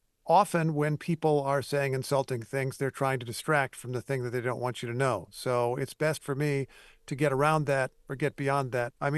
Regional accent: Indiana, United States; but I was recently at stations in my home state, Indiana. I was in the station in Indianapolis. I was at the station in Fort Wayne.

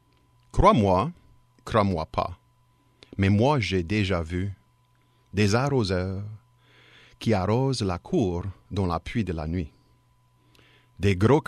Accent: Louisiana, United States; comme on parle chez nous en Louisiane, peut-être des fois spécifiquement de ma région au Bayou La Fourche.

